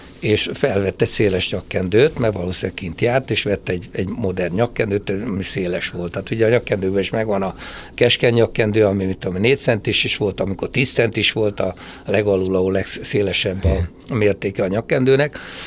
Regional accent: Hungary; born or raised there

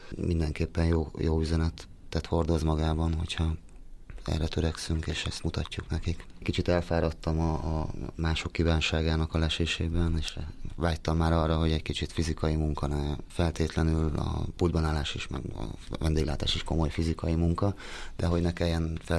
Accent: Budaörs, Pest, Hungary; gyerekkoromban egy tehát Budaörsön, én rendszeresen kertészkedtem édesapámékkal, nagypapámékkal

